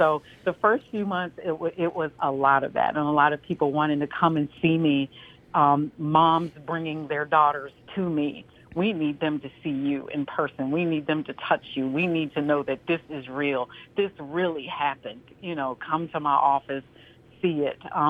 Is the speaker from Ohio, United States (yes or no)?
no; Manassas, Virginia, United States; And being from the city, that just takes the pride to another level. Being born and raised in Manassas, it's hometown. It feels good.